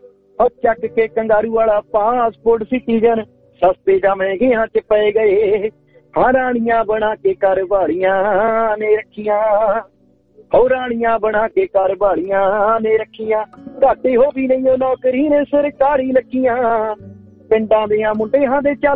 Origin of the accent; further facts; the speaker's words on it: Bhikhi Khattra, Punjab, India; now in Sydney, Australia; ਮੈਨੂੰ ਆਸਟ੍ਰੇਲੀਆ ਦੇ ਵਿੱਚ 3.5 ਸਾਲ ਹੋ ਗਏ, ਮੈਂ ਸਿਡਨੀ ਰਹਿਣਾ ਜੀ। ਤੇ ਇੰਡੀਆ ਮੈਂ ਪੰਜਾਬ ਤੋਂ ਲੁਧਿਆਣਾ ਜ਼ਿਲ੍ਹਾ ਦਾ ਰਾੜਾ ਸਾਹਿਬ ਦੇ ਕੋਲੇ ਮੇਰਾ ਪਿੰਡ ਹੈ ਜੀ, ਭੀਖੀ ਖੱਟੜਾ, ਤੇ ਉੱਥੋਂ ਦਾ ਮੈਂ ਰਹਿਣ ਵਾਲਾ।